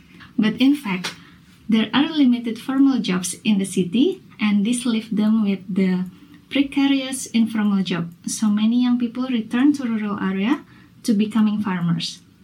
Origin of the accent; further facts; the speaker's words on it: Bandung, West Java, Indonesia; I know a school in my hometown in Bandung, Indonesia.